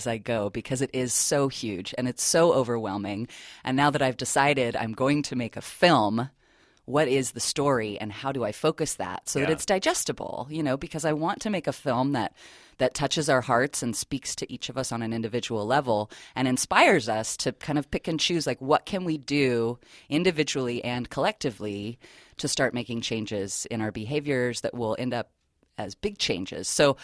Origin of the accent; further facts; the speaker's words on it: California, United States; also born or lived in Newport Beach; I've grown up in California, most of the time on the Central Coast. I was born down in Newport Beach, but since I was three, I've lived in San Luis County.